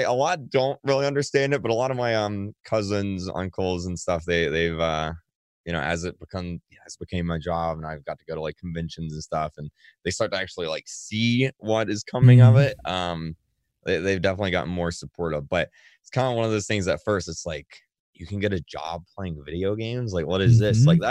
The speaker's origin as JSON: {"language": "English", "town": "Macclenny", "region": "Florida", "country": "United States", "tie": "born or raised there", "said": "cause I grew up in McClinney, Florida, which is a very rural, like country town in Florida. It has like 2,500 people into there."}